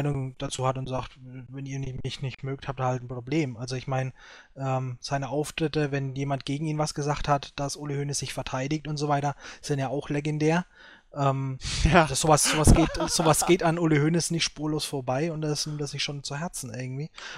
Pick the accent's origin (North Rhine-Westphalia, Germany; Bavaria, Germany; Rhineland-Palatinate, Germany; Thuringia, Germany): Bavaria, Germany; muss ich auch als Franke so sagen